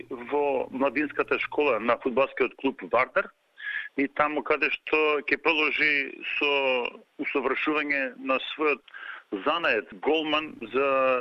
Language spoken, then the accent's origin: Macedonian; Skopje, North Macedonia; бидејќи јас сум од Скопје